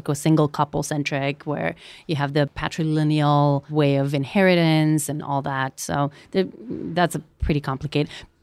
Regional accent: North Macedonia; gender, pretty traditional gender norms where I grew up in Macedonia.

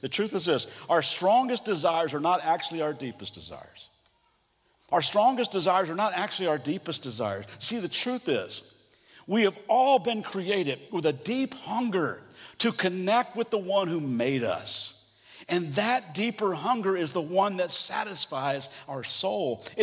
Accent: Kentucky, United States; I'm from Kentucky, and somebody from Mission actually making fun of my heritage sent me this list.

